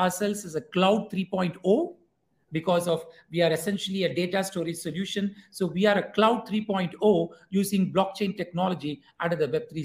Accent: India; I'm from India.

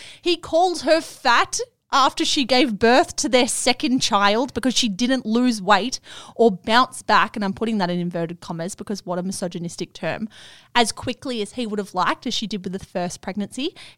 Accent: Melbourne, Victoria, Australia; accent: Melbourne; I'm saying that with an E because apparently my Melbourne accent makes it sound like

